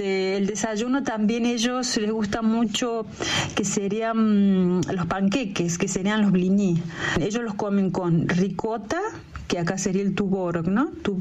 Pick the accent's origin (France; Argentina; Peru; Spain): Argentina; moved away as an adult; now in Russia; como buena argentina, bueno, yo me inclino más para el mate, a pesar de que hace casi 15 años que estoy acá en Rusia, el mate no lo dejo.